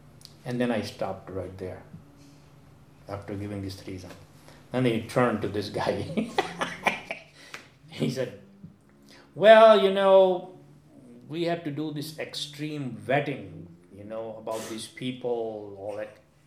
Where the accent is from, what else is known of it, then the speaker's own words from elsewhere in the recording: Madison, Wisconsin, United States; You know, I'm from Madison, he's from Milwaukee.